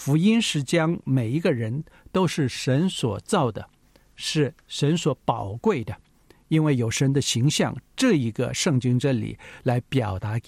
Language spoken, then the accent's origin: Chinese; China; 当然我们中国人因为人口众多，有不同的地方，北方南方等等